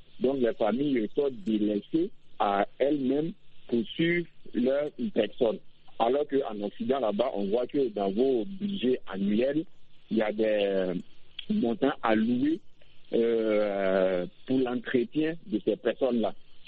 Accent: Côte d’Ivoire; Donc, en fait, chez moi, en Côte d'Ivoire, dans la famille ivoirienne, la personne du troisième âge a toujours sa place.

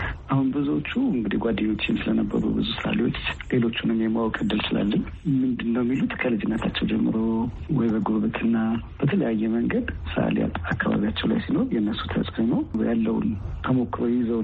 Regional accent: Addis Ababa, Ethiopia; እንዳጋጣሚ ኮተቤ አካባቢ ስለነበርኩ የኮሌጅ ተማሪዎች ሊመጡ ይችላል ጠላም አለ እዛ ውስጥ ነው ያደኩት ለረጅም ጊዜ።

